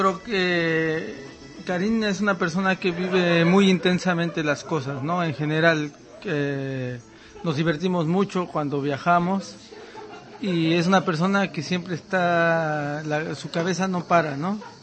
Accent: Mexico; now in Brussels, Belgium; yo soy latino, yo soy mexicano, y me siento latinoamericano, mi pasión es toda América Latina, y siempre, por cuestiones de azares de la vida, vivo en Bruselas

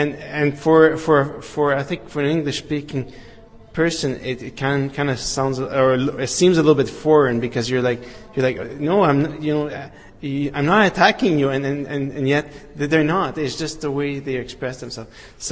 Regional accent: Edmonton, Alberta, Canada; moved away as an adult; now in Czech Republic; I'm from Canada, from Edmonton, Alberta. And I came here as a student to learn Czech

